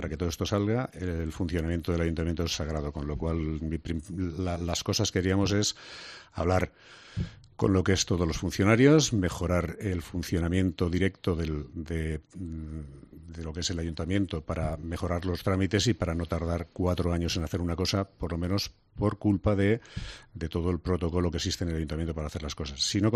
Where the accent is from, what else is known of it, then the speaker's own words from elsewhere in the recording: Cuenca, Castilla-La Mancha, Spain; No sé si me he equivocado o no, pero vamos, soy conquense.